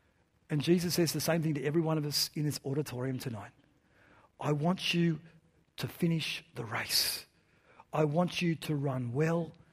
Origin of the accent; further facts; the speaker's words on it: Newcastle, New South Wales, Australia; now in Melbourne, Australia; I grew up in Newcastle on the coast, 10 minutes from the beach, and I just love to go to the water. When we first moved to Melbourne, it was kind of hot